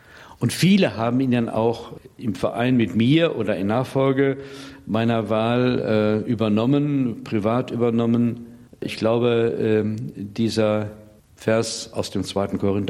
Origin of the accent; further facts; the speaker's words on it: Paderborn, North Rhine-Westphalia, Germany; Paderborn ist meine Heimat. Nicht meine Geburtsheimat, aber meine Heimat, wo ich aufgewachsen bin.